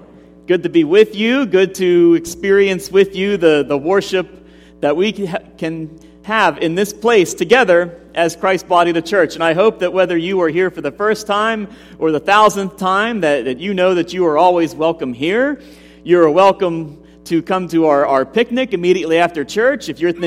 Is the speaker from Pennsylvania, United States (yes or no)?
yes; Uniontown, Pennsylvania, United States; would ask for your prayers for my hometown, my home area of Greene County, and also Fayette County, and particularly the town of Uniontown.